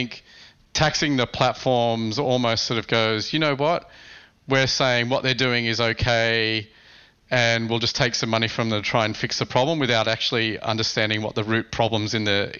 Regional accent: Australia; as someone out of the country, it's interesting to observe. As an Australian

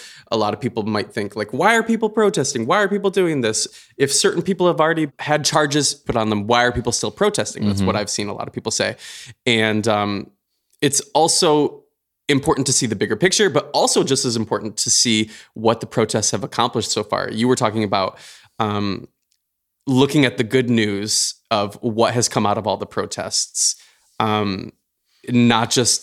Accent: Michigan, United States; who we grew up with back in Michigan and have known for a long, long time.

